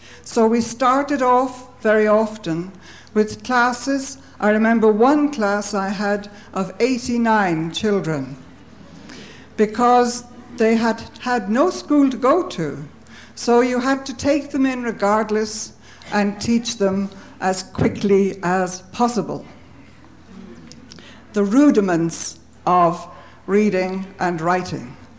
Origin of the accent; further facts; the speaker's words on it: Dublin, Leinster, Ireland; When I was growing up in Dublin, it was a small city.